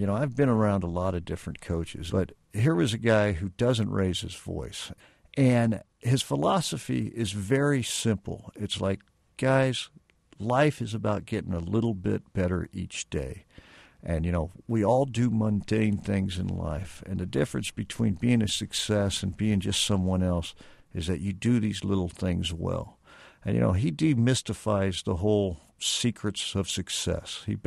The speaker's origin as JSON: {"language": "English", "town": "Kansas City", "region": "Missouri", "country": "United States", "said": "I'm a son of the Midwest. I'm from Kansas City. And I had been away a long time."}